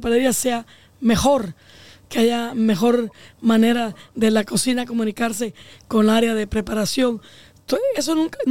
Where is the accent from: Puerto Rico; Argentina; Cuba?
Cuba; moved away; cuando nosotros vinimos de Cuba era bien, miren, claro. No podíamos volver para atrás. No podíamos regresar a Cuba.